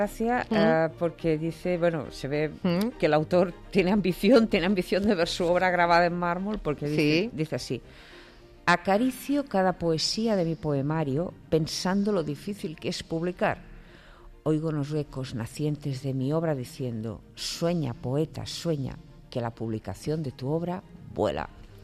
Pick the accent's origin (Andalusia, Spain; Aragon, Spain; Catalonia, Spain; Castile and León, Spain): Catalonia, Spain; Mira, por ejemplo, yo ahora venía de mi tierra, en Cataluña.